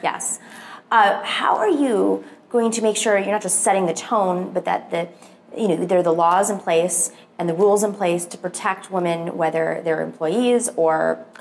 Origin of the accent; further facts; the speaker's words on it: New York, United States; I'm from New York